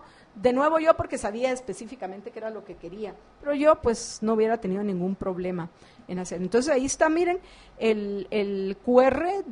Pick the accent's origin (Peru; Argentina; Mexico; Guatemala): Guatemala; Y esa es la situación de la mayoría de la gente en mi país, en Guatemala.